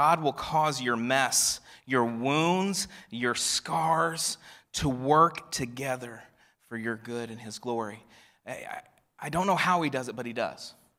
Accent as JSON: {"language": "English", "region": "Colorado", "country": "United States", "tie": "born there", "said": "I was born in Colorado and it's a beautiful country"}